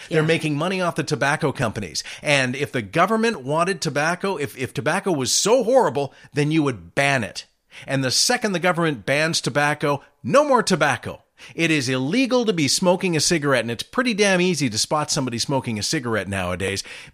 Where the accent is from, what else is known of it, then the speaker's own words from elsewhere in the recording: Canada; We're Canadian citizens and our governments are doing it.